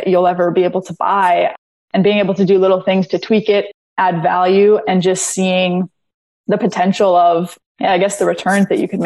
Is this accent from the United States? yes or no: yes; Los Angeles, California, United States; We grew up in Los Angeles. So it's pretty expensive.